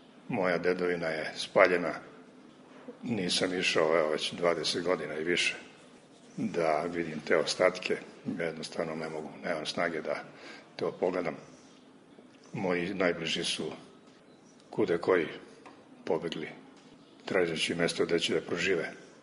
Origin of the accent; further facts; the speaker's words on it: Serbia; A kod nas u Srbiji je sasvim normalno